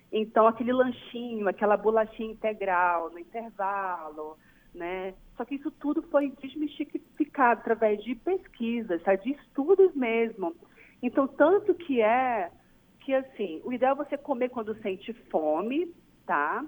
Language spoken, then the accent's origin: Portuguese; Manaus, Amazonas, Brazil; Nós somos manauara, né?